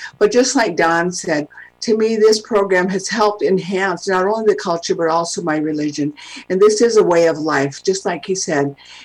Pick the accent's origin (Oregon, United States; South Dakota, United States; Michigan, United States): South Dakota, United States; Rapid City; I went to Catholic school, born and raised, and I grew up in Rapid City, which is not on the reservation.